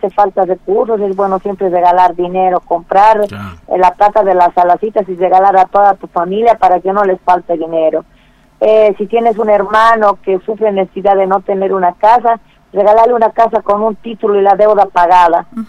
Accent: Bolivia; Creo que es un principio como bolivianos para mostrarlo acá dentro de la provincia.

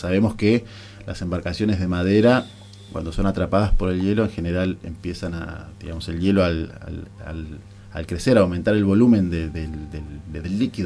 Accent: Argentina

